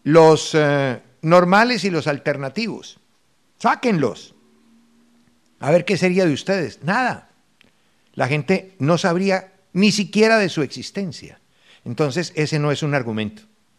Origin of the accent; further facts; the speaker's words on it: Manizales, Caldas, Colombia; Y yo soy de Manizales